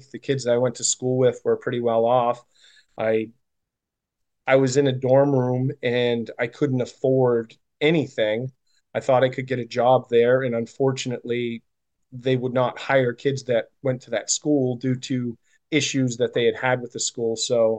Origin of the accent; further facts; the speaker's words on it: Maine, United States; moved away as an adult; I grew up in Maine. I'm not sure if a lot of the listeners know that. I grew up and was born and raised in Maine and lived there for the most part until I was in my early 40s.